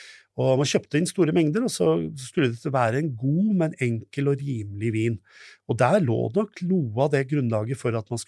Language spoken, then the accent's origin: Norwegian; Oslo, Norway; og jeg er oppvokst i Oslo, ikke sant?